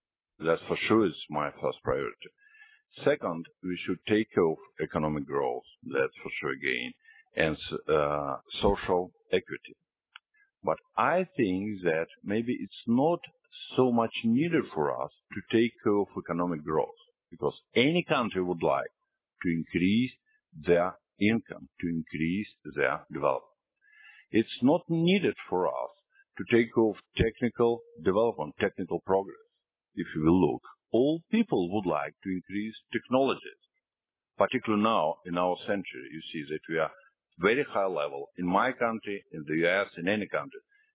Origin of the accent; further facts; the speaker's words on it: Russia; English is a second language; I don't know what about India, but I came from Russia.